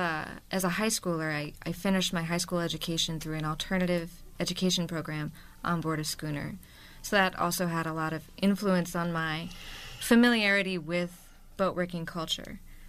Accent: Maine, United States; Well, so I will say I grew up outside of Bangor, and I did work on the windjammers out of Rockland and Camden in that area.

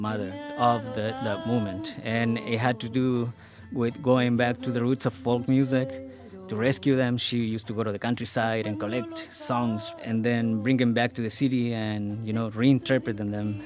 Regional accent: Patagonia, Chile; English is a second language; I'm originally from Chile. A place called Patagonia in Chile.

